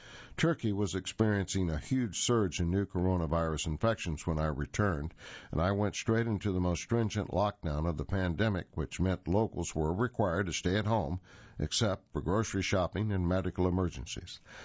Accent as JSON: {"language": "English", "country": "United Kingdom", "said": "I'm a British citizen, and I was coming home"}